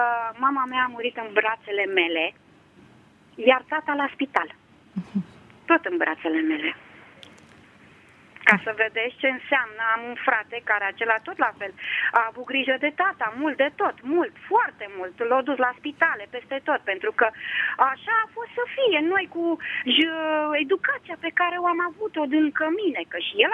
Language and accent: Romanian; Motru, Gorj County, Romania; Și au crescut-o acolo, în Oltenia, la Mutru, și au crescut-o mare, au dat-o la școală, la facultate și atât, că s-au măritat cum era pe vremuri mai repede, mai devreme, și m-au crescut lângă ei acolo.